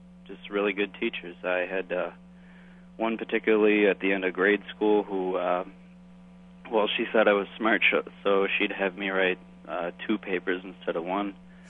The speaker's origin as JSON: {"language": "English", "town": "St. Paul", "region": "Minnesota", "country": "United States", "said": "Hi, I'm from St. Paul, Minnesota. I just graduated from high school this summer."}